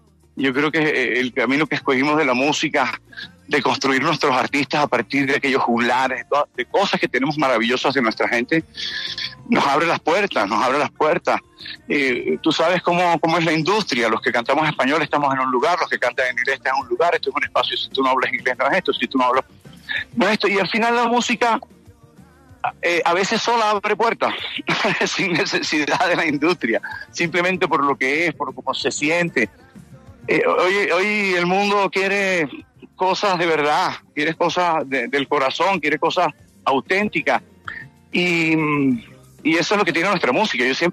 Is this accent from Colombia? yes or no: yes; Colombia; voy a tocar el tema de mi familia colombiana. Un poco de esas dificultades que tuve en mi país, en momentos muy difíciles en mi país.